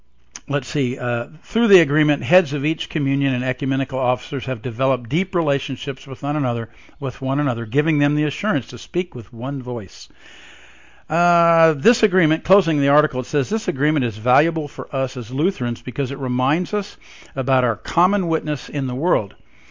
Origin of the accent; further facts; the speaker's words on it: Evansville, Indiana, United States; I call it Hometown Heretics because Evansville is my hometown. This is where I was born.